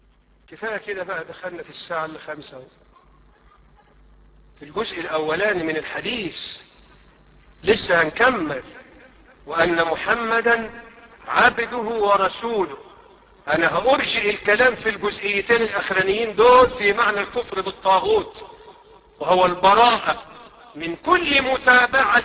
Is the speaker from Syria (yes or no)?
no; Egypt; اللهم اجعل بلدنا مصر بلد أمن وأمان ورخاء واستقرار